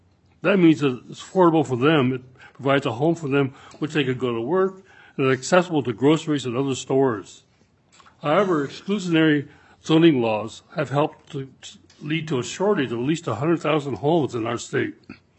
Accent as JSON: {"language": "English", "town": "Robbinsdale", "region": "Minnesota", "country": "United States", "said": "from Robbinsdale"}